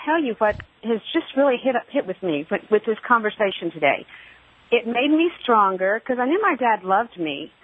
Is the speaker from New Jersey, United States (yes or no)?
no; Texas, United States; I'm from Texas, I'm pretty outspoken